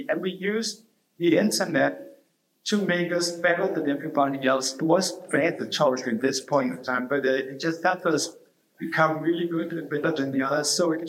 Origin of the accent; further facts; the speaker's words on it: Denmark; English is a second language; I come from Denmark.